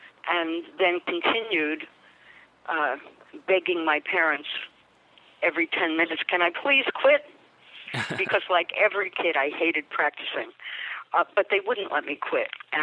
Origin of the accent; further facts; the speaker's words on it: Far Rockaway, New York, United States; I grew up in Far Rockaway, New York.